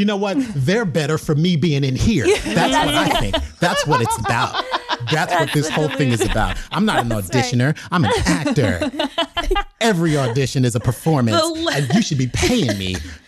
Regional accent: New York City, New York, United States; You know, I'm from the South Bronx, New York City, right?

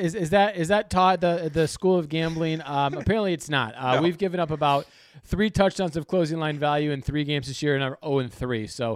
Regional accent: Michigan, United States; that there is a small game going on in my home state. It is Michigan-Ohio State week.

